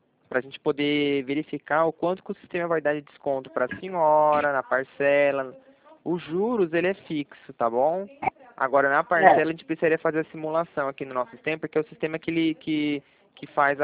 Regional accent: Dracena, São Paulo, Brazil; Eu também sou do interior de São Paulo.

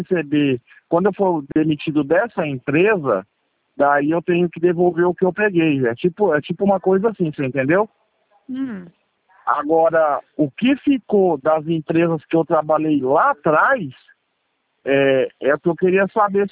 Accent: Araçatuba, São Paulo, Brazil; sou de Araçatuba.

